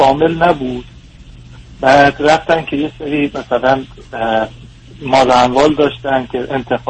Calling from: East Coast, United States; از امریکام، از شرق

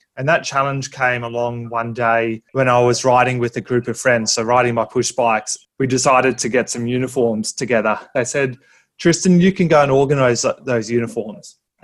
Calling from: Australia; My accent might be a bit different because I'm coming to you from all the way from Australia.

